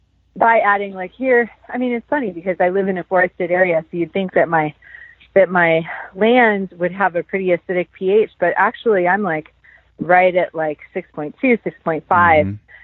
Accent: Pacific Northwest, United States; now in North Carolina, United States; I'm from the Pacific Northwest, and there's some really actually pretty invasive blackberries

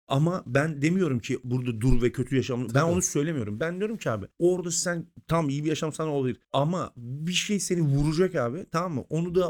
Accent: Istanbul, Turkey; Ben yani İstanbul'da doğdum büyüdüm.

